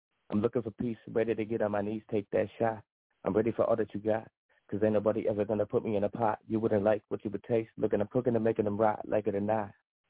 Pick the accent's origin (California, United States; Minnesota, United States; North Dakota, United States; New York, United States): Minnesota, United States; I'm from Minnesota, bro, but I'm living out here in Missouri right now, man.